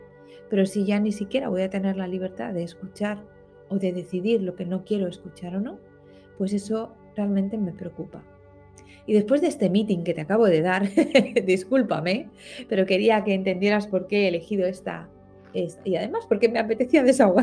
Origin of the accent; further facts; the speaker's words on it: Spain; por lo menos en mi país, desde donde te estoy hablando, que es España